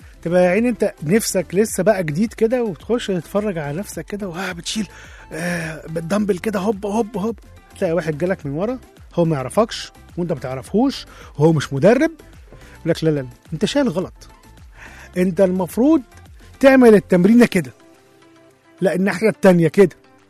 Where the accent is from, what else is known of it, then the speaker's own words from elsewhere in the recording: Egypt; لا احنا عندنا كمان في مصر الهبد بيوسع مننا اكتر من كده. احنا عندنا في مصر بنهبد